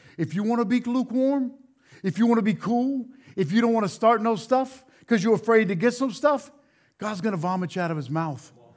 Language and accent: English; Louisiana, United States; I'm from South Louisiana, forgive me. Down there we say donkey.